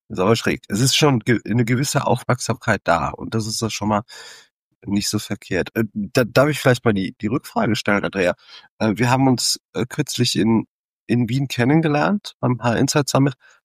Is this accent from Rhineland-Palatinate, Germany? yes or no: yes; Mainz, Rhineland-Palatinate, Germany; Ich komme aus Mainz, habe auch mütterlicherseits österreichische Wurzeln. Mama kommt aus Osttirol